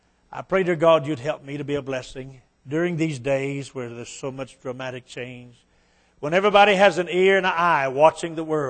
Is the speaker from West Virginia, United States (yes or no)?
yes; West Virginia, United States; And I'm from West Virginia, and I get all these, you know, saddest jokes all the time about where I'm from. But I did wear my shoes. Amen. I'm hillbilly, but I'm sophisticated hillbilly.